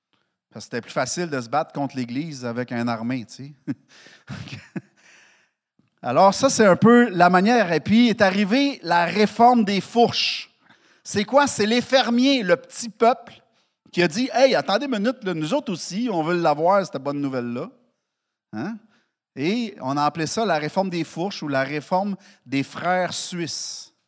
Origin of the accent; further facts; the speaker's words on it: Montreal, Quebec, Canada; Je suis un Montréalais né à Montréal. Je suis né à Saint-Henri, 53 ans de cela. Et puis, je suis un pur laine de Montréal. Un vrai Québécois, comme la plupart d'entre vous.